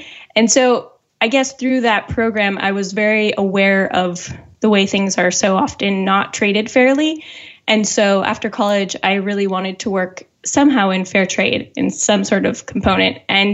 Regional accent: Wisconsin, United States; Yeah, I grew up in Wisconsin, which is right next door to Minnesota.

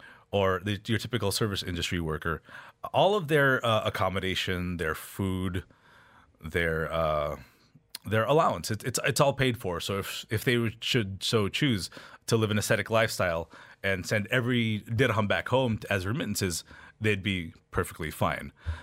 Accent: United States; I grew up in the US, actually.

